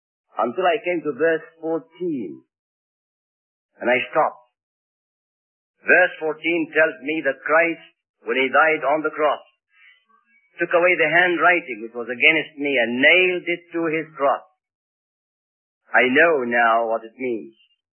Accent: Egypt; Matter of fact, I know that there were only two churches building in my hometown. It was about 70 miles southwest of Cairo, Egypt.

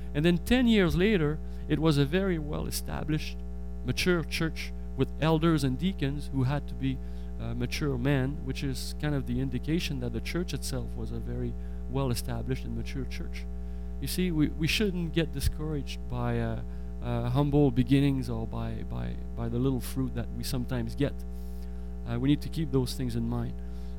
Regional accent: Quebec, Canada; And I'm not saying that because I come from Quebec.

